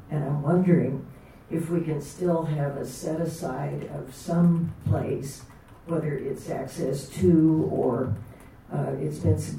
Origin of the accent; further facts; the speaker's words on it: Copco, California, United States; I'm from the Copco area.